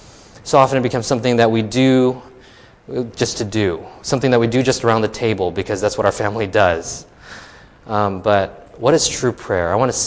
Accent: Anaheim, California, United States; And I am a native of Orange County. I was born in Anaheim Hills, California, from Chinese descent, my parents.

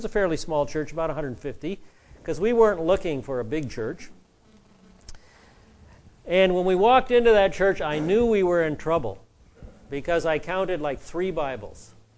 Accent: Pacific Northwest, United States; now in Southern California, United States; I'm a transplant from the Northwest, and this is a very different culture from the Northwest.

